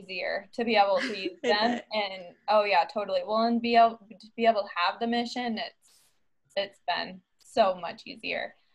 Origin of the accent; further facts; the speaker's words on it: Utah, United States; Yeah, okay, so I'm from Utah. Whole family is from Utah